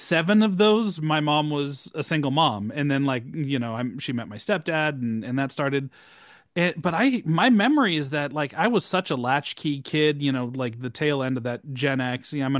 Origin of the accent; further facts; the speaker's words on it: California, United States; Well, I grew up in the Bay Area, and there was a theme park that was the kind of close to us called Great America.